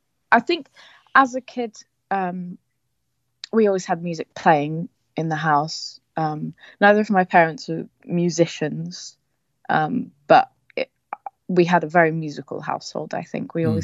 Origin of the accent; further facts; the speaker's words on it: South East England, United Kingdom; also born or lived in Bermuda; I was born in Bermuda, like I say. My family moved over to England when I was about five, I think. And I've been living here in Kent ever since. Right now I live in a little village next to a church